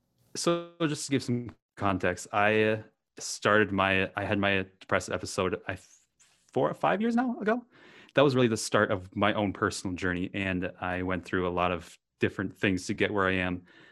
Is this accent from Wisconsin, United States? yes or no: yes; Wisconsin, United States; Because, you know, I grew up in Wisconsin. There's not a whole lot of that to do.